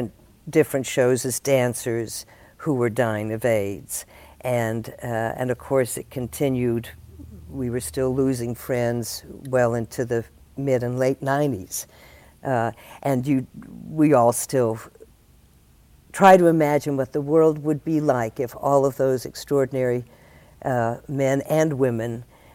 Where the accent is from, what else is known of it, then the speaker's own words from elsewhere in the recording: Paris, Tennessee, United States; What was most remarkable about being in my hometown during those months was that after George Floyd was murdered in my little town of Paris, Tennessee, with the Confederate statue on the court square